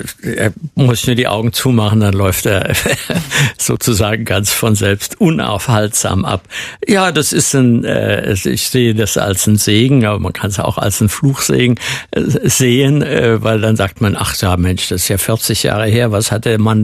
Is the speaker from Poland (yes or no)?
yes; Gdańsk, Pomeranian Voivodeship, Poland; die Adresse von der Straße in Danzig-Langfuhr, im Vorort von Danzig, wo ich aufgewachsen bin.